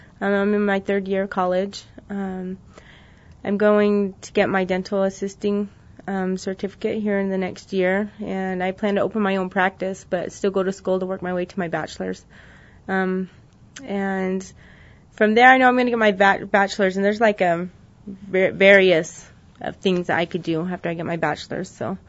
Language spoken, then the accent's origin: English; Missouri, United States; I'm from Missouri, and so, like, I wanted to go home, you know?